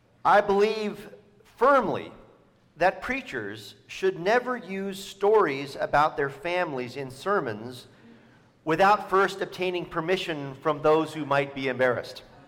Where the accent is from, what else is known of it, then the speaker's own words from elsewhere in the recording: Mendocino, California, United States; Growing up in Mendocino in the 1970s, this Jesus looked a lot like the hippies who were my parents' friends.